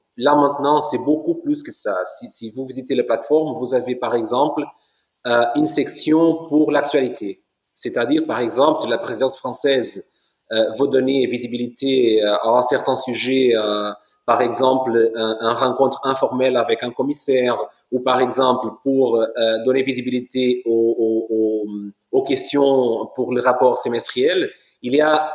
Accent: Portugal; Par exemple, chez nous au Portugal, on fait maintenant un ensemble d'événements nationaux

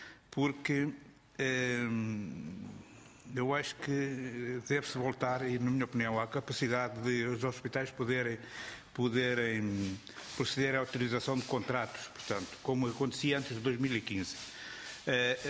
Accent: Leiria, Portugal; Eu sou de Leiria, portanto, peço desculpa por não conhecer as outras pessoas.

